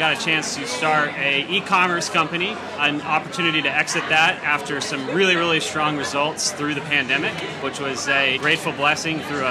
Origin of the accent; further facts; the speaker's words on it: Abilene, Texas, United States; also born or lived in Midland; Yeah, so I'm originally from West Texas, grew up out there, started my career in oil and gas private equity, and then...